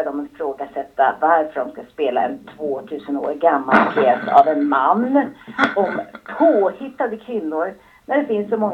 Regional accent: Trollbäcken, Stockholm County, Sweden; Hon är 91 och bor fortfarande kvar där i Trollbäcken på samma ställe där jag växte upp då.

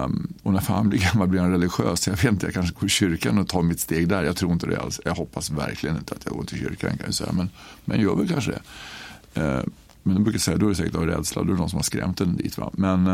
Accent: Stockholm, Stockholm County, Sweden; jag var bortskämd unge från Stockholm kan man säga, jag bodde i Kalmar då

